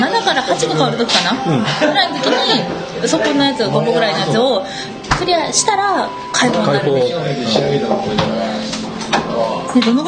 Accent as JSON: {"language": "Japanese", "region": "Hokkaido", "country": "Japan", "tie": "born there", "said": "私北海道生まれで、うん、そのもっともっと寒い環境に体がもう適応して慣れてるんですよ"}